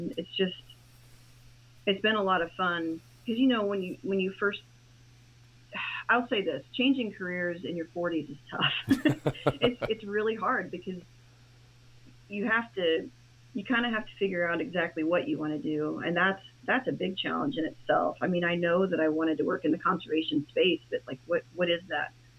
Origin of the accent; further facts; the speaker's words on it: Indiana, United States; Well, I'm from Indiana, and I worked in horticulture for 25 years